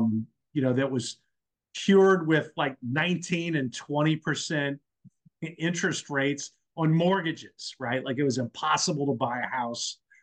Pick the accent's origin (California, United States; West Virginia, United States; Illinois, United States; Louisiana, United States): Louisiana, United States; New Orleans; also born or lived in Baton Rouge; they're actually looking to move back to Baton Rouge, where I'm from. They're not from Baton Rouge. I grew up in New Orleans.